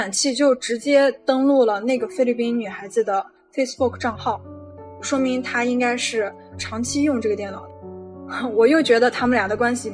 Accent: Xinjiang, China; moved away as an adult; now in Manila, Philippines; 我今年28岁，从小在新疆长大的，但我是汉族人。我现在是一名自由撰稿人，在菲律宾的首都马尼拉市。

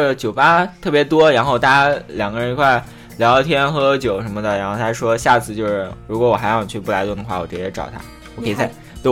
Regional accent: Jiangyin, Jiangsu, China; 我因为我老家江苏无锡江阴的嘛

